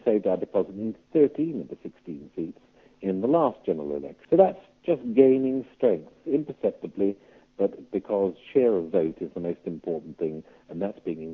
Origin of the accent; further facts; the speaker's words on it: United Kingdom; I am British, and I'm proud to be British, and I want to remain British.